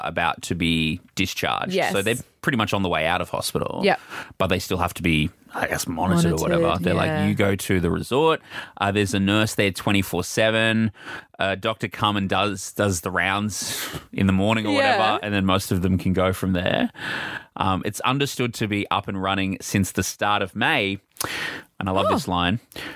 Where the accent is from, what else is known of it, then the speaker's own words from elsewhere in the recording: New South Wales, Australia; I grew up in New South Wales. Don't hate me.